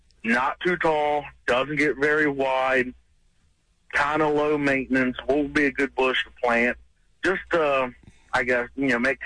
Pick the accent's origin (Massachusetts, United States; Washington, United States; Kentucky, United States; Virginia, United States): Kentucky, United States; But, you know, I'm from Campbell County, so I know pretty much all of Campbell County.